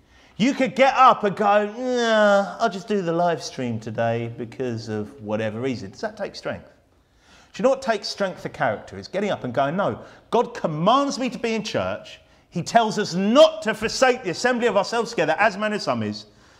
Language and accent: English; United Kingdom; Yeah, and I know we're British here. I know we're slightly different, yeah?